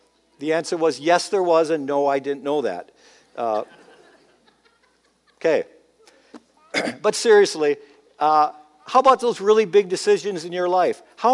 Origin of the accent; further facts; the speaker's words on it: Minnesota, United States; Now, I used to think that, okay, I'm from Minnesota, give me a break.